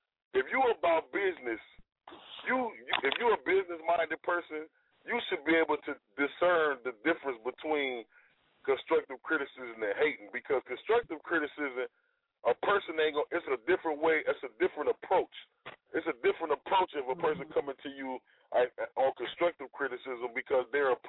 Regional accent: Chicago, Illinois, United States; You know, music kind of saved my life, you know, growing up in Chicago.

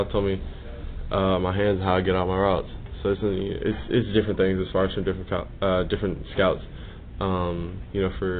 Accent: Florida, United States; You know, just being a kid growing up in Florida

